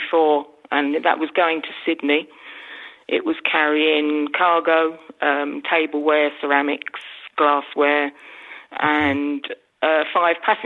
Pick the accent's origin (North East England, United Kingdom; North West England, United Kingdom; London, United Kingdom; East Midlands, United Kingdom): London, United Kingdom; born or raised there